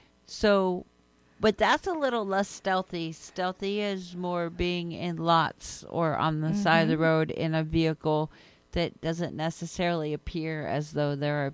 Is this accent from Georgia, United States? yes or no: no; New York, United States; And they also stop when you go to cross the street in the crosswalk, which I'm not all that accustomed to as a New Yorker.